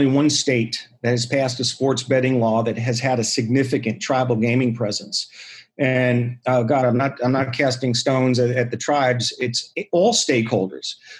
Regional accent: Florida, United States; In Florida, for example, we're going to have a tougher time. This is my home state.

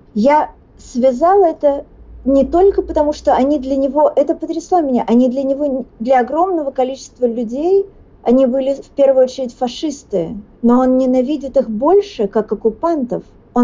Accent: Dnipro, Dnipropetrovsk Oblast, Ukraine; Я Днепропетровская, я из Днепропетровска, как и Сатуновский.

